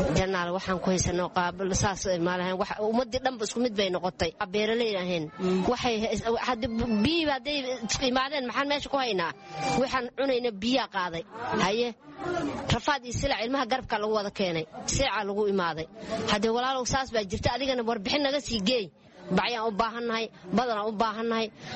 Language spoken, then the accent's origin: Somali; Jannaale, Lower Shabelle, Somalia; Waxaan ka imaaday janaale, janaalaan ka imaaday